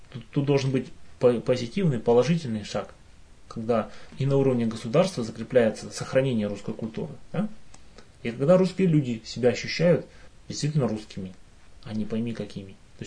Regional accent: Siberia, Russia; born there; я родился в Сибири, на севере

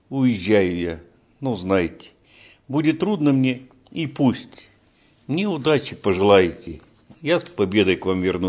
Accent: Sverdlovsk, Sverdlovsk Oblast, Russia; Родился я на Уралмаше, в городе Свердловске.

